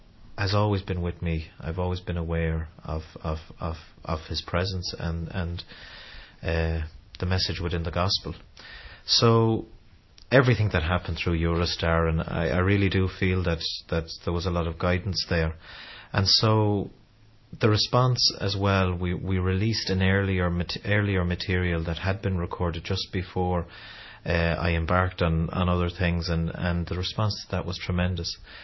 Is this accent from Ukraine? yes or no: no; Ireland; I like to sing songs of places and people and culture and what we're all about as being Irish or being liking country music or whatever. And that's very much a part of me.